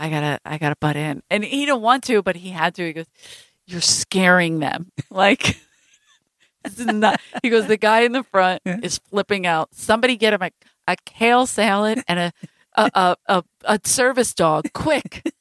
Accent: New York City, New York, United States; I'm from Brooklyn.

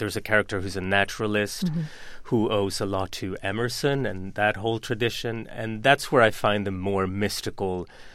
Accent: Sweden; also born or lived in Argentina / London; I grew up in Sweden

